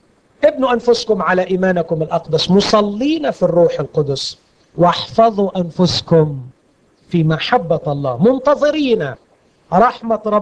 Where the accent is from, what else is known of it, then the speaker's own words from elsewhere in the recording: Egypt; وللأسف الشديد اننا نحن كمصريين من اوائل الشعوب اللي تميل لحالة التذمر والشكوى.